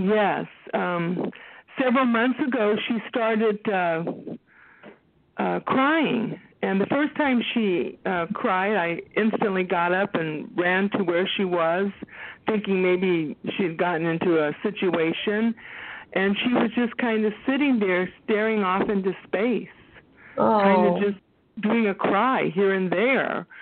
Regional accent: Texas, United States; And I'm from Texas.

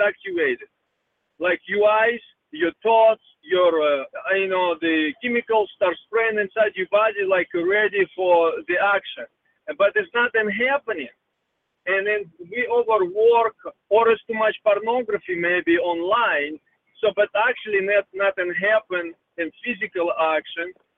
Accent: Russia; English is a second language; Yeah, I grew up in Russia, and that's what they still doing it.

